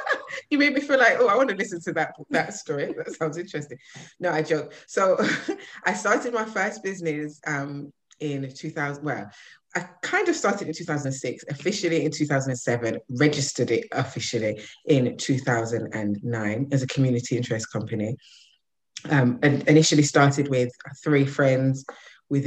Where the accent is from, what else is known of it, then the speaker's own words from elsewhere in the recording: United Kingdom; born there; I am Jamaican descent. I class myself as a British-born Jamaican.